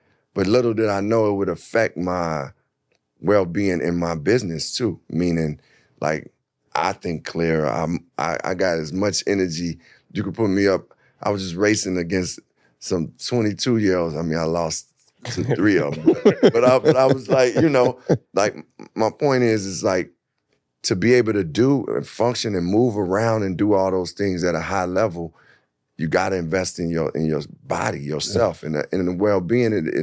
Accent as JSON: {"language": "English", "town": "Chicago", "region": "Illinois", "country": "United States", "tie": "born or raised there", "said": "I'm like super grateful that I was just born and raised in Chicago"}